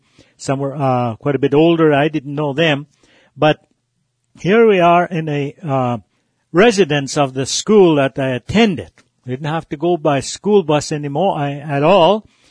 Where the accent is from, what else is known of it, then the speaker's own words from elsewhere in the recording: Alberta, Canada; Whitefish Lake Band, number 128 in Alberta. I am a Cree, and I'm getting older now.